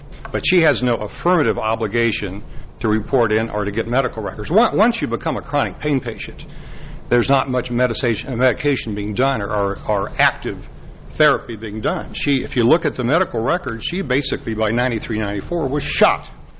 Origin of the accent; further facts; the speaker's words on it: Columbus, Indiana, United States; from Columbus, Indiana.